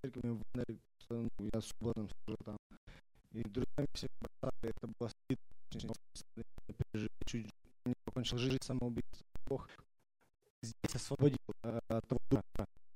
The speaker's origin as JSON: {"language": "Russian", "town": "Everett", "region": "Washington", "country": "United States", "said": "я из Эверета."}